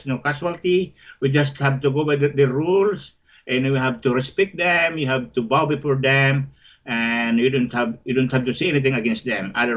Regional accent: Panganiban, Camarines Norte, Philippines; not excepting my hometown of Panganiban, where I was born.

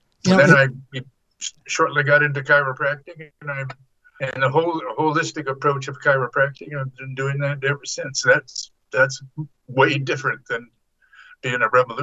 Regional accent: San Francisco, California, United States; I grew up in San Francisco. I was grew up in a Catholic, very religious Catholic family.

